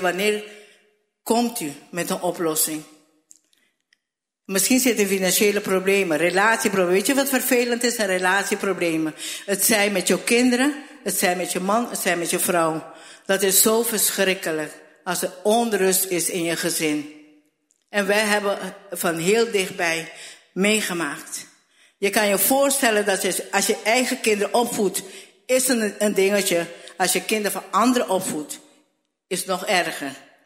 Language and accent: Dutch; Aruba; Ik ben een Arubaan